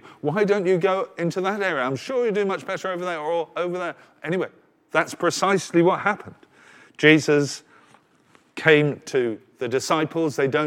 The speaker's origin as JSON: {"language": "English", "town": "Southend", "region": "East of England", "country": "United Kingdom", "tie": "born or raised there", "said": "I was brought up by the sea. Well, I was brought up in Southend, which is on an estuary, maybe not quite the sea"}